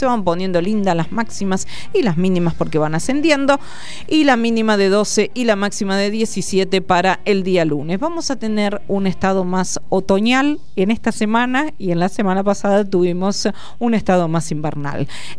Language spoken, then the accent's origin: Spanish; Carlos Casares, Buenos Aires Province, Argentina; now in Buenos Aires, Argentina; yo soy de Carlos Casares, entonces los fines de semana largo yo venía a Capital. Para nosotros el viaje era venir a Capital. Mirá las vueltas de la vida, desde que vine a estudiar, después me quedé aquí en Capital a vivir.